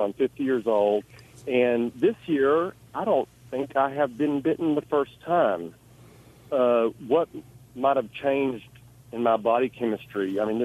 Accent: Texas, United States; I grew up on the Texas Gulf Coast, and I live in the Piney Woods on the lake, and I left Texas for 20 years because of mosquitoes.

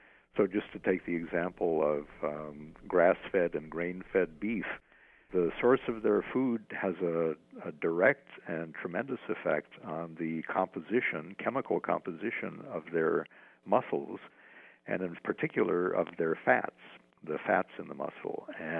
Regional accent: Chicago, Illinois, United States; I grew up in a suburb of Chicago in the 1950s

